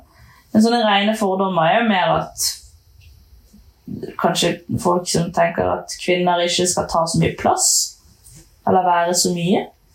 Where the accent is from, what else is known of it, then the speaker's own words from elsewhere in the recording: Bergen, Vestland, Norway; now in Oslo, Norway; Jeg er fra Bergen. Jeg bor i Oslo.